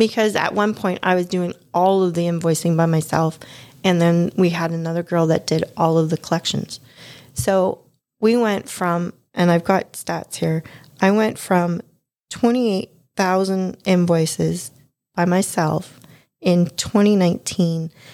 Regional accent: Windsor, Ontario, Canada; live in Leamington, and I'm surrounded by greenhouses where I'm at currently. And I always thought to myself, I was born and raised in Windsor.

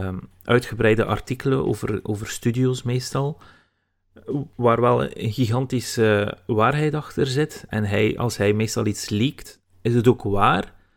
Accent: West Flanders, Belgium; Ja, ziet, ik ben West-Vlaming.

